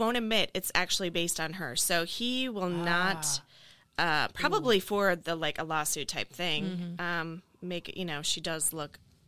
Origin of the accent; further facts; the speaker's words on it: Minnesota, United States; I'm from Minnesota, if anybody is curious about that. So we have a lot of Lutherans up there.